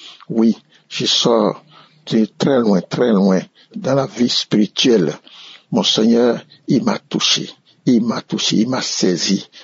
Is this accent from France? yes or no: no; Benin; Je suis un Béninois vivant à Cotonou.